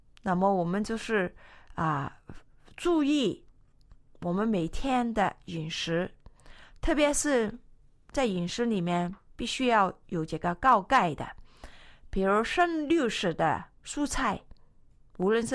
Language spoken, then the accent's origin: Chinese; China; 我们中国人都是属于亚洲人嘛，特别是我们的体格是比较矮小一点的